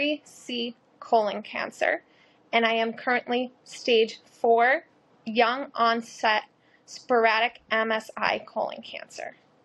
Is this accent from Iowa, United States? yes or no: no; Long Island, New York, United States; I am from Long Island. I am currently 34 years old.